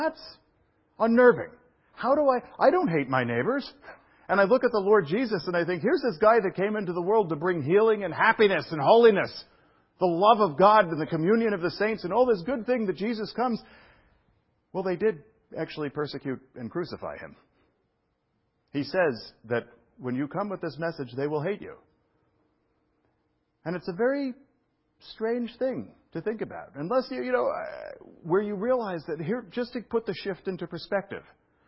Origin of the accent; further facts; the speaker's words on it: New York City, New York, United States; Because when I look back at my hometown now, there's something like a revival going on there. I can tell you with assurance, there is a lot more Christian activity going on in New York City than there was when I was a kid.